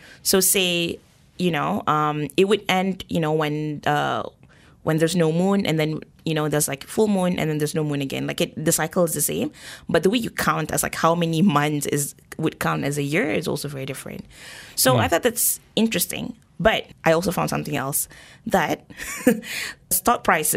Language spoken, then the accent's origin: English; Malaysia; growing up in Malaysia.